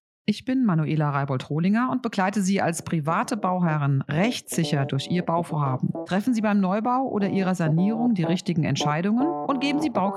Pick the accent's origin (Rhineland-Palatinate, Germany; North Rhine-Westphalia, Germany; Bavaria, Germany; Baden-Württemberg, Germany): Rhineland-Palatinate, Germany; Mainz; aus Mainz, meiner Heimatstadt.